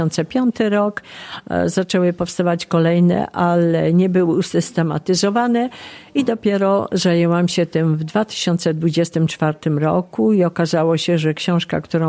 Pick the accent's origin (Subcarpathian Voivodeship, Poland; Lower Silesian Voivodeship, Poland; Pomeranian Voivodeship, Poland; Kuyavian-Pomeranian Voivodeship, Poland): Subcarpathian Voivodeship, Poland; Stalowa Wola; moved away as an adult; now in Kraków, Poland; W wieku 19 lat wyjechałam ze Stalowej Woli do Krakowa, tam studiowałam prawo administracyjne